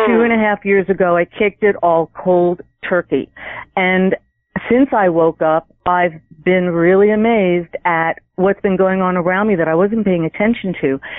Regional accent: New Jersey, United States; I grew up in New Jersey, and everything was so toxic.

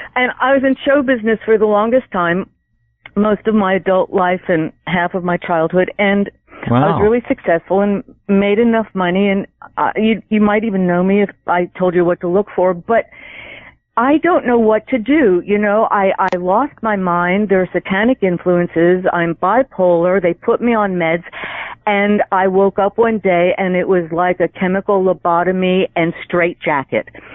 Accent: New Jersey, United States; I grew up in New Jersey, and everything was so toxic.

